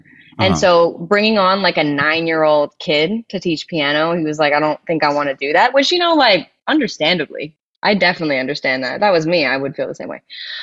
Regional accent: Montreal, Quebec, Canada; I was born in Montreal, Canada, and I was also raised there, kind of just outside the city, but I kind of group it in because no one really knows the town that I grew up in. So for easy things, we'll just say Montreal.

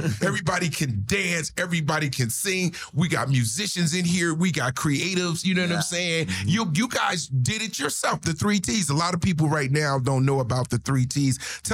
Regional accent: New Jersey, United States; I had never been to Gary, Indiana. I grew up in Jersey.

